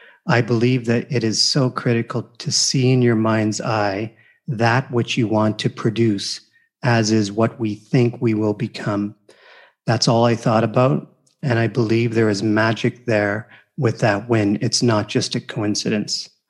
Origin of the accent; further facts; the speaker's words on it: Canada; being Canadian, back in Canada for the first time in 3 years